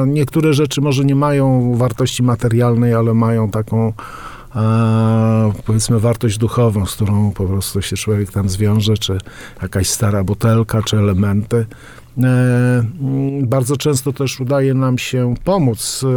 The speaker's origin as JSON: {"language": "Polish", "town": "Pisz", "region": "Warmian-Masurian Voivodeship", "country": "Poland", "said": "ja pochodzę z Pisza i mieszkałem nad rzeką Pisą i niedaleko było jezioro Roś"}